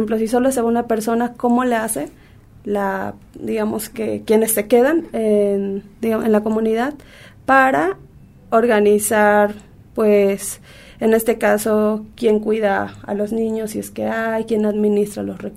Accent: Tatahuicapa, Veracruz, Mexico; yo soy de una comunidad de Veracruz, se llama Tatahuicapa, y que está más o menos como a 9 horas del Distrito Federal

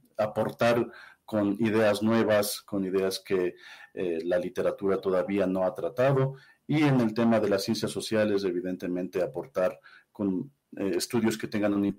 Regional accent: Ecuador; Yo soy ecuatoriano, yo estudié aquí la secundaria, luego salí a hacer mis estudios universitarios en Europa

